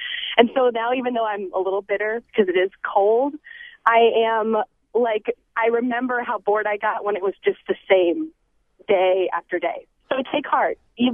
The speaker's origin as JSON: {"language": "English", "region": "Midwest", "country": "United States", "tie": "born or raised there", "said": "Well, I grew up in the Midwest, and I, like, hated winter, and I was like, I hate it here."}